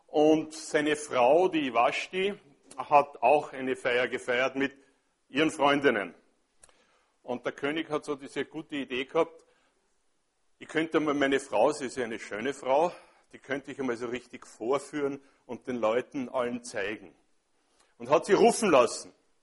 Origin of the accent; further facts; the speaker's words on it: Austria; Nun, wir als Österreicher sind vielleicht nicht so diejenigen, die so die großen Feste feiern